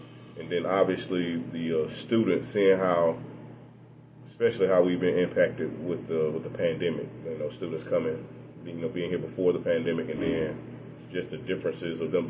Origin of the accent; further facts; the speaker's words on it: Carrollton, United States; You know, obviously, I grew up in Carrollton, so, I mean, I have a lot of family and friends there. And it was a tough place to leave.